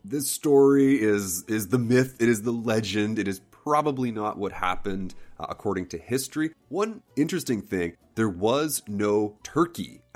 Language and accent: English; Canada; so as a Canadian, I'm not sure how I feel about that, because we also have a Thanksgiving Day.